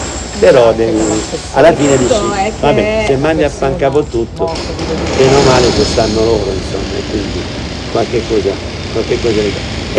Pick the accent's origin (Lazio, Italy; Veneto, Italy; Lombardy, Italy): Lazio, Italy; Rome; moved away; Questo fu il motivo principale per cui dissi, me ne sono andato dalla città di Roma. Avevo vissuto fino ad allora qui, da quando ero nato